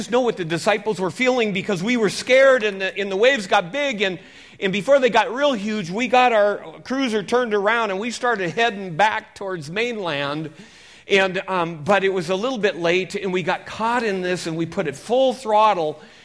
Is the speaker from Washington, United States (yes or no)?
yes; Seattle, Washington, United States; I was raised in Seattle